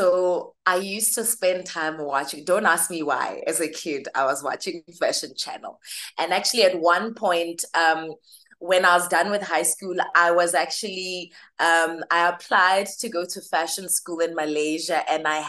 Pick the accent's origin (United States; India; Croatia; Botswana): Botswana; born there; then I was born in Botswana.